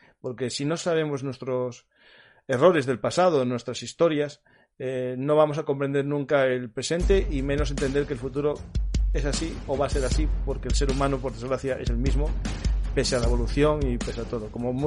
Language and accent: Spanish; Asturias, Spain; porque como soy asturiano, pues espero que te haya gustado.